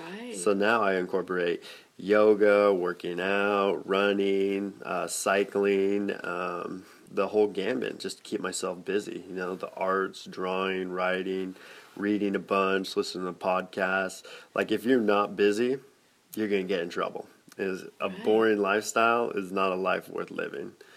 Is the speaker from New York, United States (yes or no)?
no; Half Moon Bay, California, United States; Born and raised in Half Moon Bay, it's a great place to grow up, especially if you're a surfer.